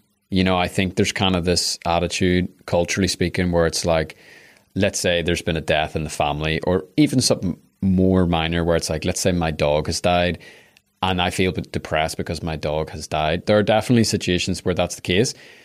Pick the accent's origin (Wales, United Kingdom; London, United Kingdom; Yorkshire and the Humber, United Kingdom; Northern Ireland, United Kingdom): Northern Ireland, United Kingdom; Belfast; yeah, I'm from Belfast.